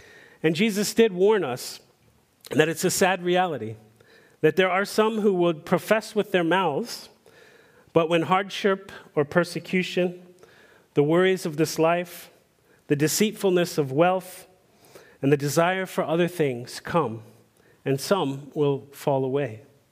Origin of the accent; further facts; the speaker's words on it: Washington, District of Columbia, United States; Well, growing up in Washington, D.C., I was a part of a very lively youth group.